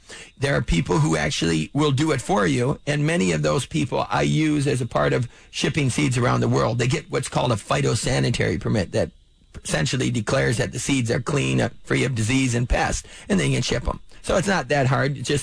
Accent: Michigan, United States; born there; I was born in Michigan. I'm a mongrel.

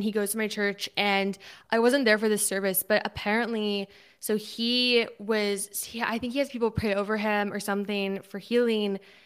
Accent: Texas, United States; when I grew up in Texas, I went to this Southern Baptist church

